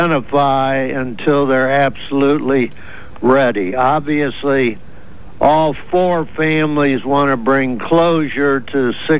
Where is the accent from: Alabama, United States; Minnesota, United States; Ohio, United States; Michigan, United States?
Ohio, United States; Dayton; I grew up in Dayton, Ohio. In those days, it was 140 miles away, and it took 4 hours to get there.